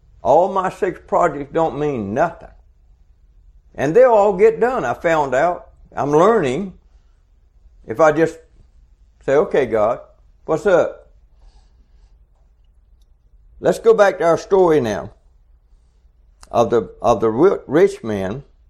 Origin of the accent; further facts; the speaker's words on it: Georgia, United States; I'm from South Georgia, you could tell pretty quick.